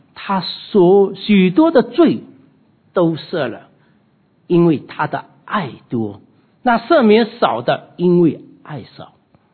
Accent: China; 就像我们中国人，我们的客人到我们家里的时候，我们会怎样？

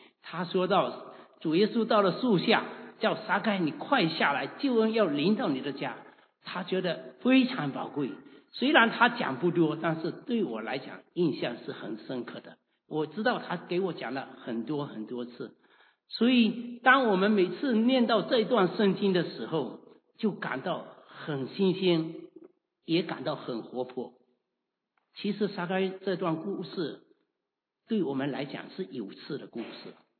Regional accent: China; 我们中国人有时候老百姓也常常看不起他们，很恨他们一样的。

